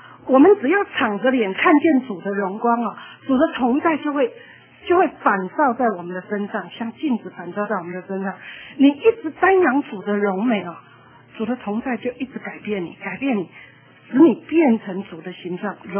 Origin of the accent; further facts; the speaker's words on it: Taipei, Taiwan; 因为我是台北人啊，那在家里的是老幺哈，女孩子的老幺